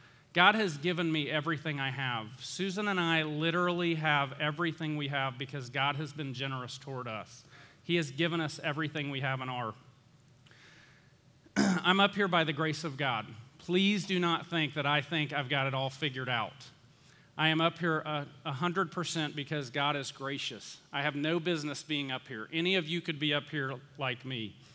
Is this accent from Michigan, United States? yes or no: no; Valdosta, Georgia, United States; I grew up in Valdosta, Georgia. Manhattan and Valdosta, opposite ends of the spectrum.